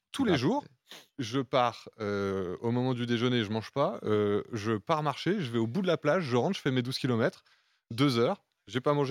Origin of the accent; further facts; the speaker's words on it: Lille, Hauts-de-France, France; now in Dunkirk, France; Moi, toute ma famille vient de Dunkerque, les parents ont déménagé, j'ai grandi à Lille en ayant toute la famille à Dunkerque.